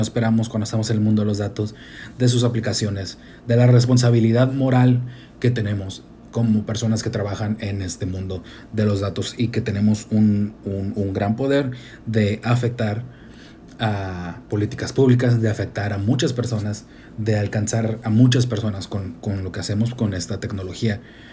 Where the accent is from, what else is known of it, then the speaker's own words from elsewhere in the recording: Tijuana, Baja California, Mexico; Yo soy de Tijuana y siempre estoy haciendo chistes. Todos saben que yo soy de Tijuana, que yo soy mexicano.